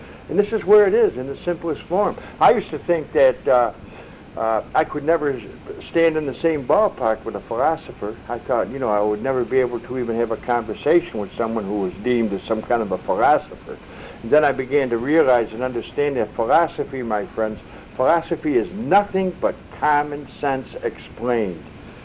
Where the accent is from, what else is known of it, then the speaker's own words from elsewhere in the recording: Ireland; But you know, as Irish, you don't have to wear green because you can always tell an Irishman.